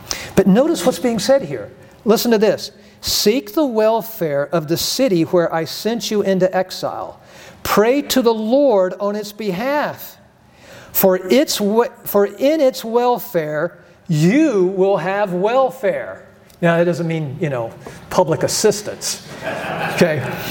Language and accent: English; United States; And I look at my grandchildren and I'm like, look, I grew up in America. It wasn't perfect, not even close.